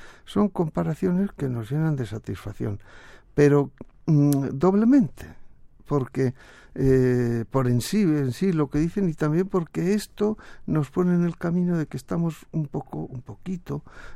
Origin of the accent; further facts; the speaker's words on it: Argentina; De los 149, Argentina han presentado 8.000 escritores de un país como Argentina.